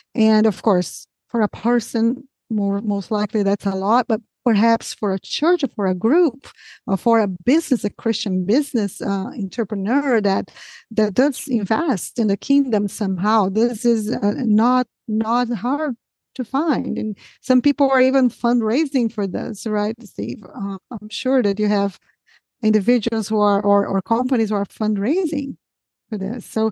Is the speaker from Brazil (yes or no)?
yes; Brazil; and I'm from Brazil, and I saw that the next one is Brazilian Portuguese.